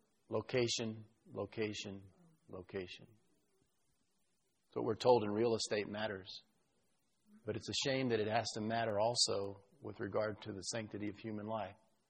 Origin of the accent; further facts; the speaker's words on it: Texas, United States; Now, I'm not just picking on Texas. That's my home state.